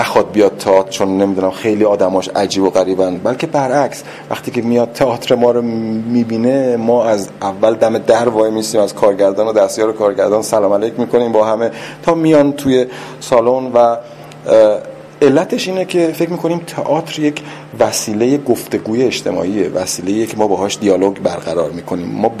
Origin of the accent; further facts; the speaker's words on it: Iran; برای من به عنوان یه ایرانی که خارج زندگی کردم، من وقتی که 3 سال پیش برگشتم ایران